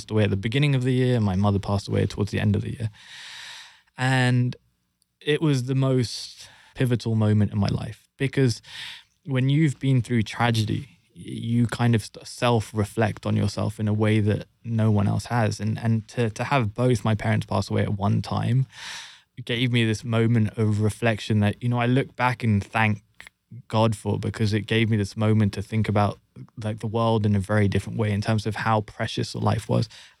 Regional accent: London, United Kingdom; I, born and raised in London, as you can tell from the accent.

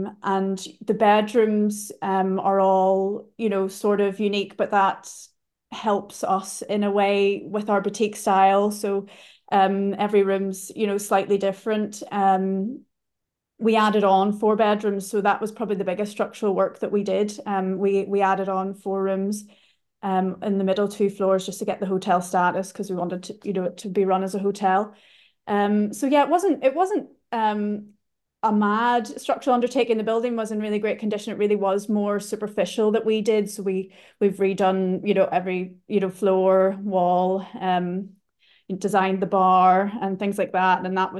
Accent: Portstewart, Northern Ireland, United Kingdom; moved away; I'm from Port Stewart, so just the town next to where the hotel's located

